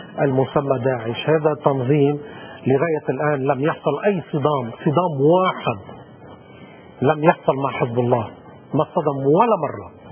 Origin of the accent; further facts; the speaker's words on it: Lebanon; لا يحق ولا نرضى نحن كمواطنين لبنانيين